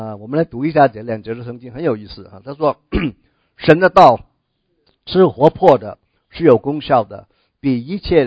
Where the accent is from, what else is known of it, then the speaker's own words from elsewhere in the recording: Guangdong, China; 那我们广东人读这一句的时候